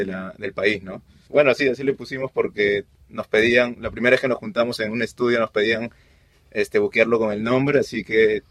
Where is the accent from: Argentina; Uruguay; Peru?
Peru; Sí, cabió la bonita coincidencia de que todos somos peruanos.